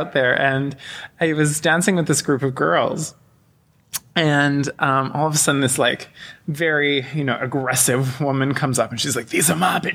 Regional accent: Canada; moved away; I am from Canada, and I decided to leave Canada after a really terrible forest fire that hit my town, and it burned through 70% of my town.

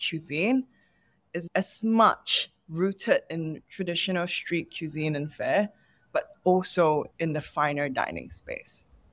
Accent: Singapore; now in Vietnam; hi, I'm from Singapore. I have 10 years of experience working in F&B.

